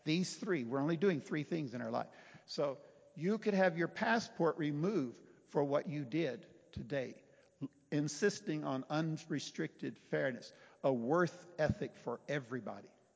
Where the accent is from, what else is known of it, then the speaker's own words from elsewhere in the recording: Texas, United States; We met in Chicago, right? I'm from Texas.